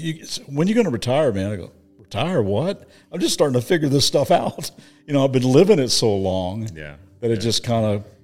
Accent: Lexington, Kentucky, United States; Yeah, so I grew up in Lexington, Kentucky.

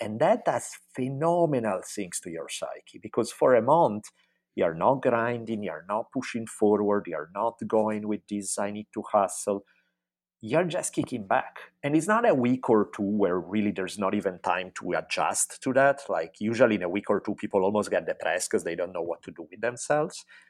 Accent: Italy; growing up in Italy

